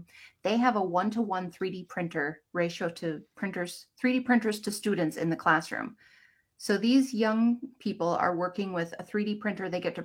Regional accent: Tomah, Wisconsin, United States; now in Wisconsin Rapids, United States; I'm from Tomah, Sparta area originally. So an hour, you know, east of here, roughly.

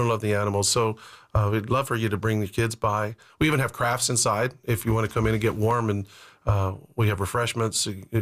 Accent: Anderson, Indiana, United States; born there; I was born in Anderson, Indiana.

